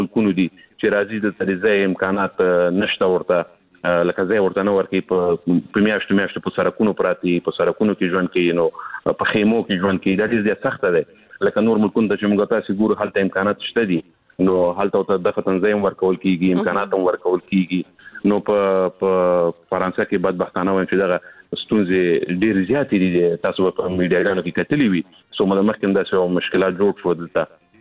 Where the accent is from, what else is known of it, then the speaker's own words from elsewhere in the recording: Afghanistan; زه افغان یم، زه د افغان په نوم یادېږم.